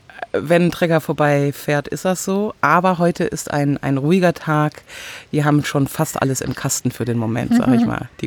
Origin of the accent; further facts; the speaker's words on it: Raden, North Rhine-Westphalia, Germany; born there; Ich bin geboren in, haltet euch fest, Ostwestfalen-Lippe. Altkreis Lübbecke bzw. Landkreis Minden-Lübbecke in einem kleinen Ort namens Raden. Und Raden ist der nördlichste Ort Nordrhein-Westfalens.